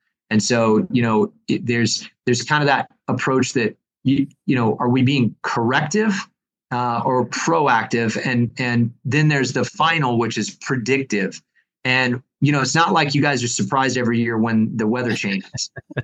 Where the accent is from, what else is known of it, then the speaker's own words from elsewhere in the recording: Kansas, United States; I grew up in Kansas, and so we had, you know, winter weather.